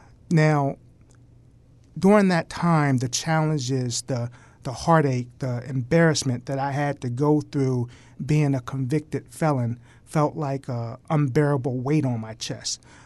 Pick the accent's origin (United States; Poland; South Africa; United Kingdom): United States; Wilmington, Delaware; I grew up in Northeast Wilmington, and between Northeast Wilmington and Garfield Park off the Route 9 corridor.